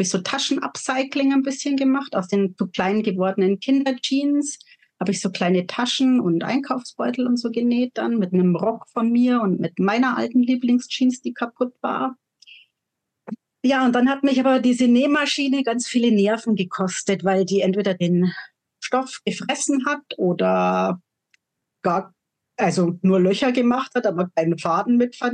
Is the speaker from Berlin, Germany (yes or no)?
no; Bavaria, Germany; Ich, wie die Anna gerade schon gesagt hat, ich komme aus Bayern zwischen München und Garmisch, bin noch 44 Jahre alt